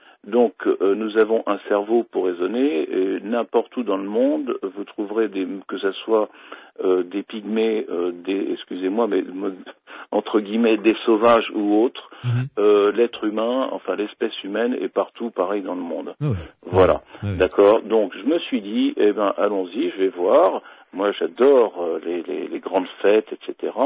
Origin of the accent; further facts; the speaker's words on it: Île-de-France, France; accent: Parisian; Je garderai mon accent parisien, voilà